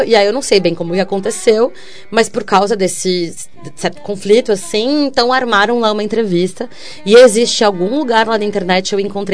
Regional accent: Curitiba, Paraná, Brazil; porque eu sou curitibana, então ele está presente em tudo

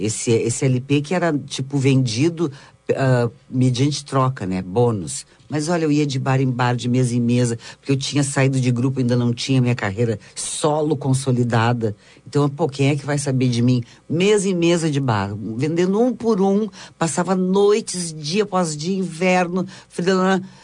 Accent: Rio Grande do Sul, Brazil; O Rio Grande do Sul está precisando de mim. E resolvi trabalhar aqui, na minha terra

